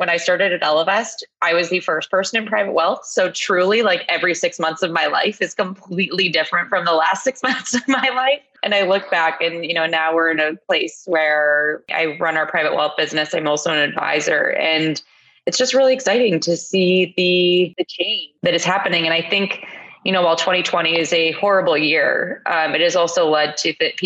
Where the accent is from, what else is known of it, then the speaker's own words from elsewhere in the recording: Chicago, Illinois, United States; So I grew up in Chicago. I am one of those rare people who actually grew up in the city.